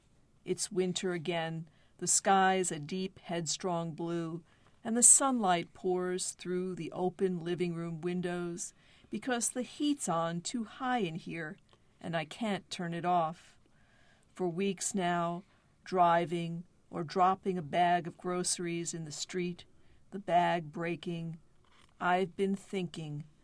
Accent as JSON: {"language": "English", "town": "Bayonne", "region": "New Jersey", "country": "United States", "tie": "born or raised there", "said": "I grew up in Bayonne, New Jersey, and New Jersey is a very Italian-American, very Catholic state. I'm an Italian-American"}